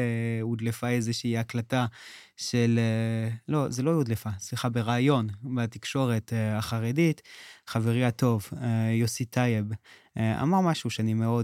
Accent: Canada; אמרת בחצי משפט שאני צרפתי, אז רק מדייק אותך, אני לא צרפתי.

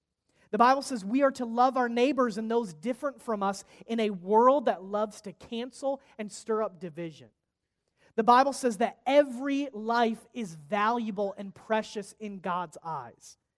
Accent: Monroe, Michigan, United States; it's not just because I'm from Michigan, I promise, okay?

